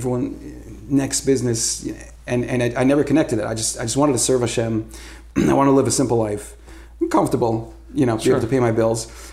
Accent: Brooklyn, New York, United States; And I grew up in Brooklyn, in the heart of it, Kensington.

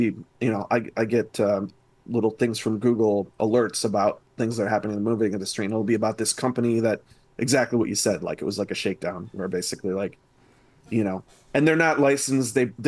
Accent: Lake Zurich, Illinois, United States; And, you know, and actually my first time on stage was at I grew up in Lake Zurich.

